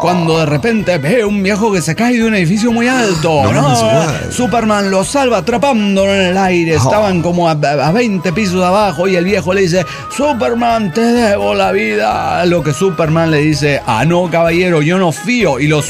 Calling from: Mexico City, Mexico; de Ciudad de México.

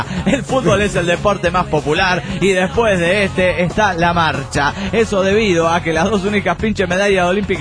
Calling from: El Bolsón, Argentina; del Bolsón Argentina.

